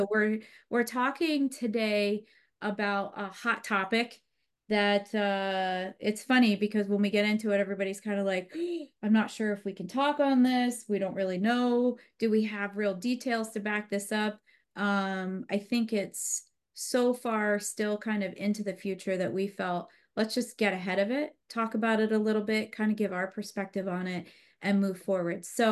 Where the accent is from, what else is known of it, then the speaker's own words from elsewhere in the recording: Worcester, Massachusetts, United States; I'm from Massachusetts. And he said, "Boston." I said, "Oh, I mean, not really. I mean, Worcester."